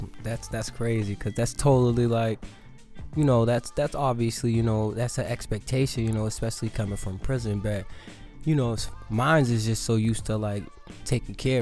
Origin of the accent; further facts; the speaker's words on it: Boston, Massachusetts, United States; also born or lived in Jackson, Mississippi; I'm from Boston, Mass. But I was born in Mississippi, Jackson to be exact. I moved up here with my mother and 3 brothers when I was about 3 years old.